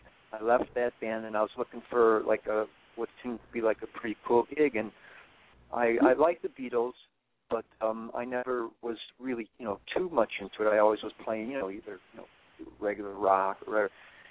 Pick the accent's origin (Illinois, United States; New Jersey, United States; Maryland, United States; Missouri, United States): Illinois, United States; Bartlett; So when I got back to Chicago, Bartlett, actually, probably we're both from Bartlett